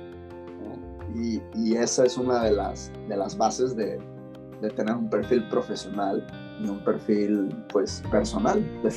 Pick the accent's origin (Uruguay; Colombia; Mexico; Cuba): Mexico; Cabo San Lucas, Baja California Sur; yo, pues ya les dije, soy de Cabo